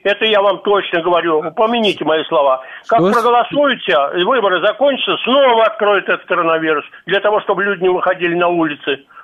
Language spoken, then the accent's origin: Russian; Moscow, Russia; born there; Я не могу в свою Москву родную попасть, где родился. В 37-м году.